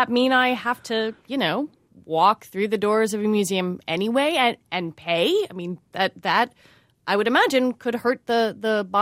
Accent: Washington, District of Columbia, United States; I grew up in Washington, D.C., and going to the Smithsonian was a huge part of my childhood.

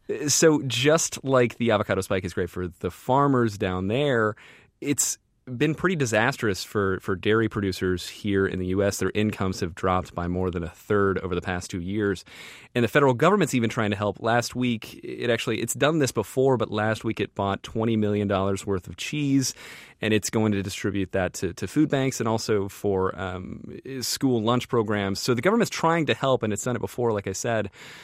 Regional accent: Austin, Texas, United States; now in Los Angeles, United States; So I came to Los Angeles. I'm in Los Angeles right now. I came from Austin.

